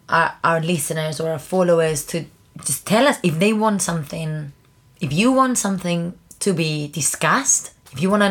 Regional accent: Cyprus; because I grew up in Cyprus and I've learned things differently.

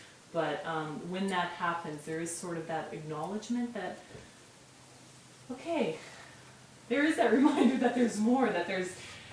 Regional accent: Regina, Saskatchewan, Canada; but I'm from Regina, and it's weird because you walk down the street and no one wants to meet your eyes.

